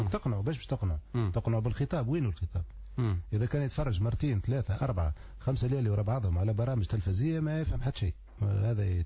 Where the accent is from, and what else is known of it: Tunisia